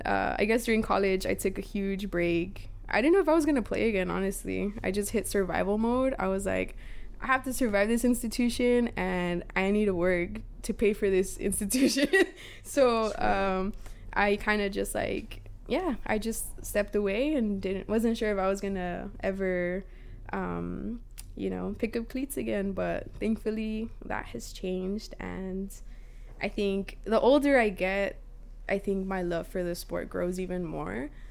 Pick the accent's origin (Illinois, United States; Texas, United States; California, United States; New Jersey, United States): California, United States; Bell Gardens; I'm from Bell Garden, Southeast LA forever.